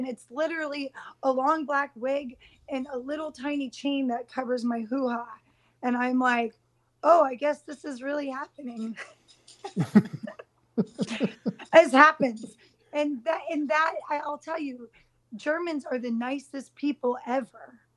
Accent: California, United States; I'm from California, so I never actually got to see seasons change.

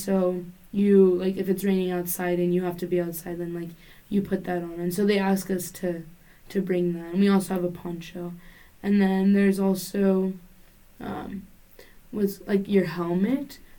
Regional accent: San Antonio, Texas, United States; And, like, I'm from San Antonio, Texas, so it's, like, Military City, USA.

